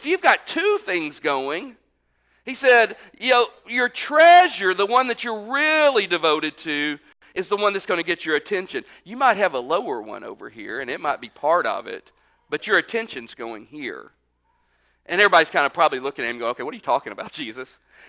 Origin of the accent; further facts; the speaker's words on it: Texas, United States; I'll use that word y'all because I'm from Texas